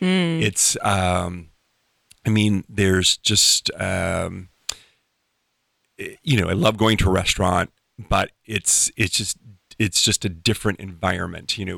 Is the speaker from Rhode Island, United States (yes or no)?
no; Illinois, United States; I grew up in outside of Chicago, and you know, pizza is really big.